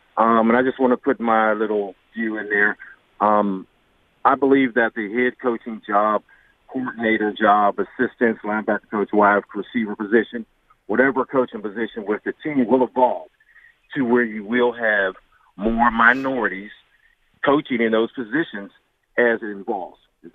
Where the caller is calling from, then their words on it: Pittsburgh, Pennsylvania, United States; I'm from Pittsburgh, and I'm a truck driver